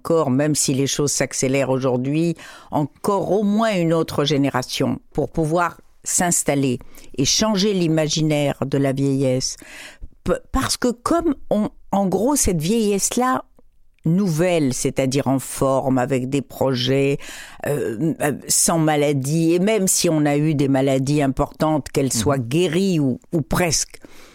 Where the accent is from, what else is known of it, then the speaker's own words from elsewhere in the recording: Morocco; quand j'étais enfant au Maroc, et même pas enfant